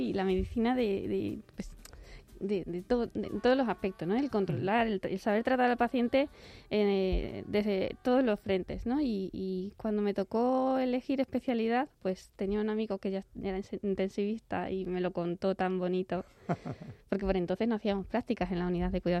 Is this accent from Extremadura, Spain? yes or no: yes; Extremadura, Spain; empecé mi residencia en Badajoz, que yo soy extremeña